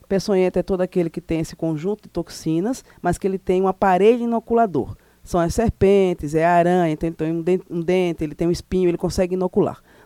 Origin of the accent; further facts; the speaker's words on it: Northeast Region, Brazil; como boa nordestina, adoro um forró.